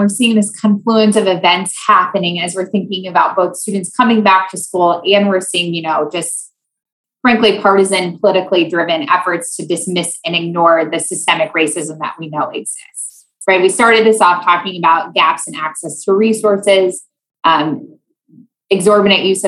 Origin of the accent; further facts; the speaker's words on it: Iowa, United States; I grew up in Iowa. You don't have to know much about Iowa to assume that I did not go to a very diverse school, right?